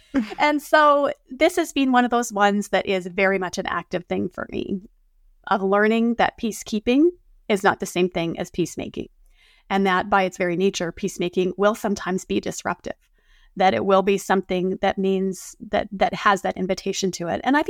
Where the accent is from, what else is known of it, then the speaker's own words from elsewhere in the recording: Canada; I'm Canadian.